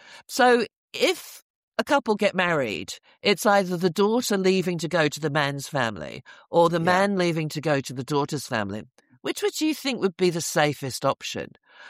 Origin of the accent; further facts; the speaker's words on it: Camberley, South East England, United Kingdom; also born or lived in Liverpool; then my dad got a new job down south, and we moved to Camberley in Surrey.